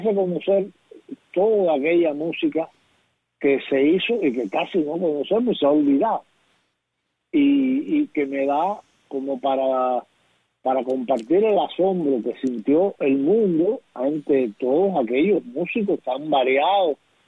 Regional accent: Bayamo, Granma, Cuba; born there; Entonces así fue como yo nací en Bayamo y me endilgaron

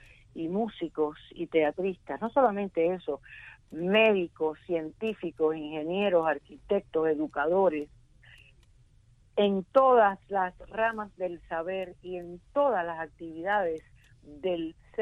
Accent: Cuba; now in Miami, United States

